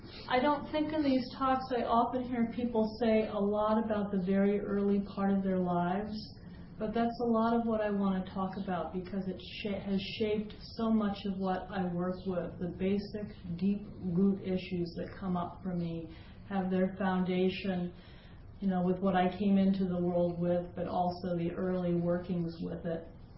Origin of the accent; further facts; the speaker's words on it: Denver, Colorado, United States; born there; I was conceived in Columbus, Ohio, and I was born in Denver, Colorado.